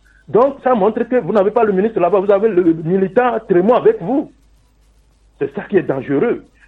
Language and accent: French; Togo; On est Togolais avant tout.